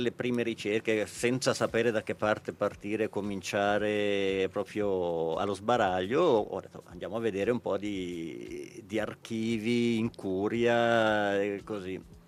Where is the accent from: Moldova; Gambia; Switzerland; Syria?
Switzerland; Ticino; io sono nato e cresciuto nel Luganese, però siamo originari, la famiglia è originaria di Sant'Antonio, l'ultimo paese in Valle Morobbia.